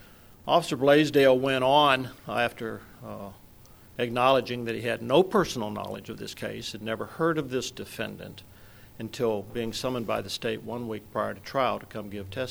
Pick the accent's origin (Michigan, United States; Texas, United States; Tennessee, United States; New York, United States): Texas, United States; Fort Worth; from Fort Worth.